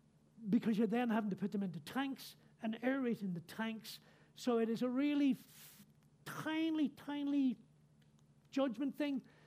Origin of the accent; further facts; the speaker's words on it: Ireland; It's all those confessions that I've gone to as an Irish Catholic child back in Ireland, finally paid off.